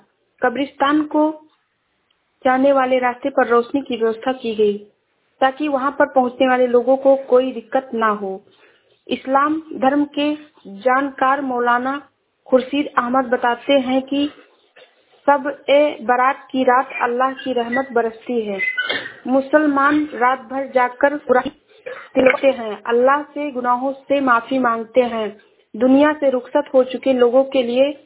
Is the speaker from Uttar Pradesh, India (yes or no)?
yes; Shravasti, Uttar Pradesh, India; मैं जिला श्रावस्ती से हूँ।